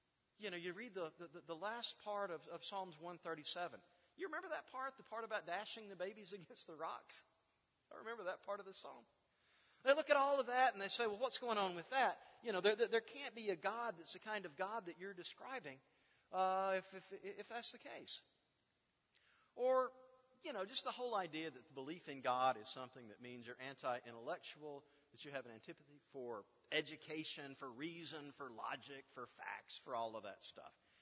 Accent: Mississippi, United States; Now, growing up in North Mississippi, I thought everybody everywhere was just like everybody else in North Mississippi.

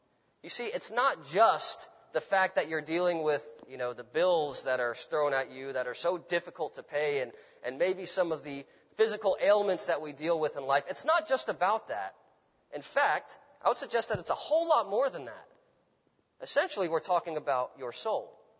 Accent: Jacksonville, Florida, United States; I grew up Muslim. I grew up in Jacksonville, Florida, a few hours north of here.

